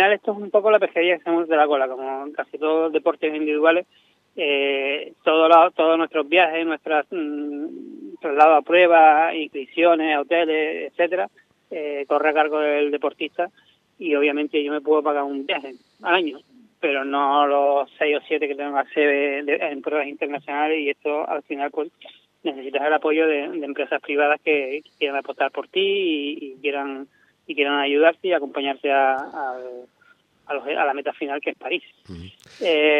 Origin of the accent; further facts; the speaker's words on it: Arinaga, Canary Islands, Spain; now in Seville, Spain; siempre llevo por bandera mi pueblo, que es Arinaga, y mi playa de Arinaga, que es donde empecé toda esta aventura